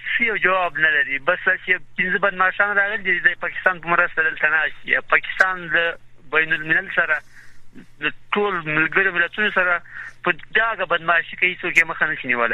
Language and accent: Pashto; Paktia, Afghanistan